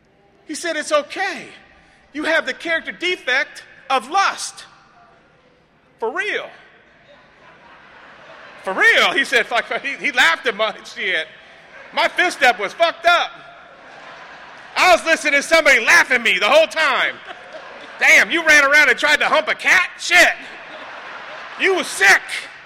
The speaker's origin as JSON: {"language": "English", "region": "California", "country": "United States", "said": "I'm from California, right?"}